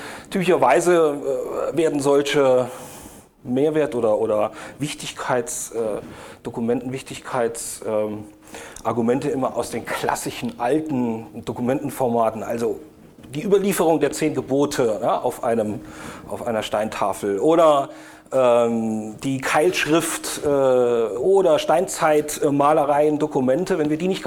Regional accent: Bitburg, Rhineland-Palatinate, Germany; Ich bin gebürtiger Bitburger.

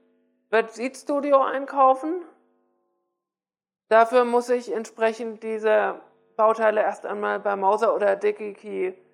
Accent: Hamburg, Germany; dass es in meiner Heimatstadt Hamburg

